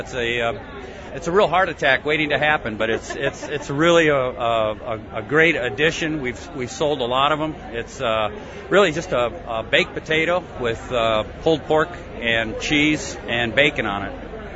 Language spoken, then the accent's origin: English; Fairbury, Illinois, United States; I'm from Livingston County. Work for a hog farm. I'm also a grower for that same farm. My hometown is right now presently Fairbury, but I've been raised all over the world, really.